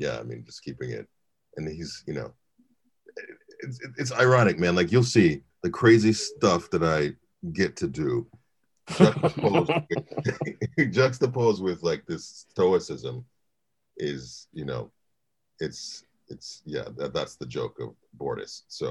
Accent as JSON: {"language": "English", "town": "Chicago", "region": "Illinois", "country": "United States", "tie": "born or raised there", "also_born_or_lived": "Minneapolis", "moved": "yes", "said": "But yeah, so I grew up in Chicago, and then we left and moved to Minneapolis."}